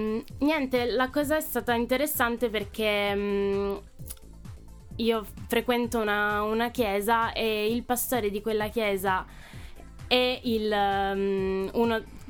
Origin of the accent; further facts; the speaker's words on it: Turin, Piedmont, Italy; sono qui a Torino perché ci vivo, sono nata.